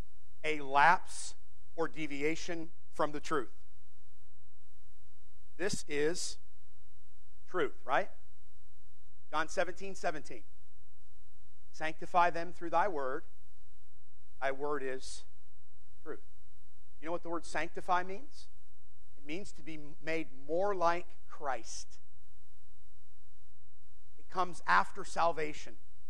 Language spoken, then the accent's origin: English; Michigan, United States; I'm from Michigan originally. And bow hunting was a big thing there.